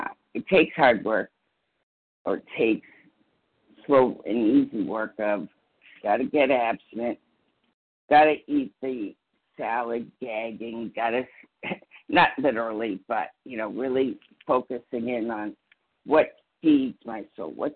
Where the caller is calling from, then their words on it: New Hampshire, United States; I'm calling from New Hampshire, Eastern Time.